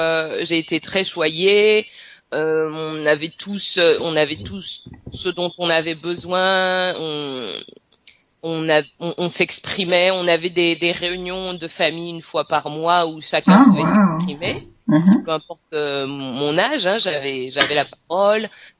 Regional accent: Abidjan, Côte d’Ivoire; J'ai grandi à Abidjan, en Côte d'Ivoire. Mm-hmm. Mes parents se sont installés en Côte d'Ivoire en 1971. Mon frère aîné avait 6 mois. Mm-hmm. Et moi, je suis née 11 ans après.

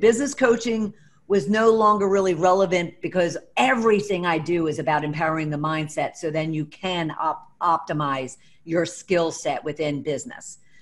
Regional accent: Philadelphia, Pennsylvania, United States; now in Atlanta, United States; I'm from Philly, one of 12 kids with a lot of nieces and nephews running around, but I live in Atlanta, Georgia with my little four-legged friend Coco.

